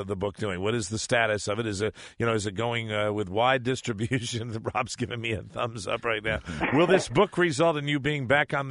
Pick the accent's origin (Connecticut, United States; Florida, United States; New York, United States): Connecticut, United States; that's what we grew up in Connecticut. And in my little hometown, you know, back in the days before it became Suburbia USA, this is what we would do.